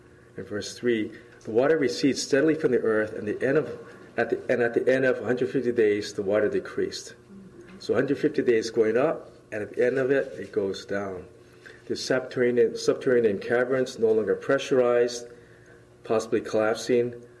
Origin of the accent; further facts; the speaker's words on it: Hawaii, United States; when I was in high school, I was really into fishing. And so, as you know, I came from Hawaii. And every weekend, we'd go out fishing in my friend's boat.